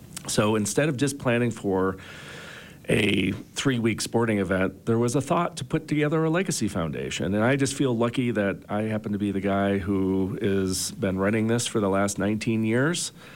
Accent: Buffalo, New York, United States; was a part of an event called the World University Games in 1993 in my hometown of Buffalo

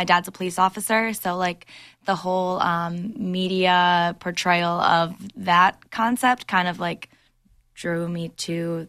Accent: Toledo, Ohio, United States; obviously. I'm from Toledo, Ohio, 419. Shout out.

